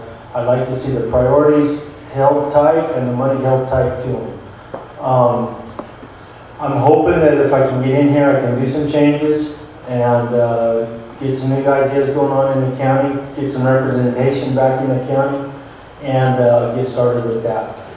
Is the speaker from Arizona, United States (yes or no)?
yes; Globe, Arizona, United States; also born or lived in Young; I'm from Young. I was born right here in Globe. I've lived in Hayward County all my life. Currently, I'm in Young right there where I've been for quite a few years. I graduated school there in Young